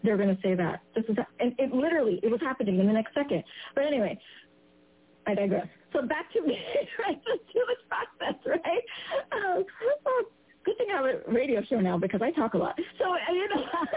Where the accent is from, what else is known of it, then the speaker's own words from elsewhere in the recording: United States; Even being East Indian myself, born and raised in America, but in India, Reiki is a big thing.